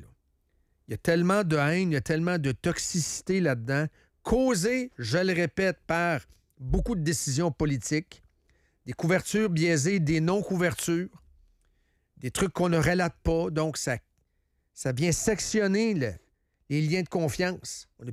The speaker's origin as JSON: {"language": "French", "country": "Canada", "said": "Moi, je suis un Canadien."}